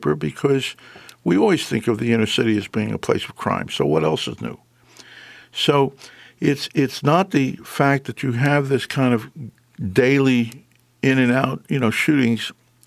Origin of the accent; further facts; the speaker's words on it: Washington, District of Columbia, United States; over the years, but I grew up actually in the middle of Washington, D.C. And as a matter of fact, when I grew up in Washington, which was in the 50s, that's when I joined the NRA when I was 11 years old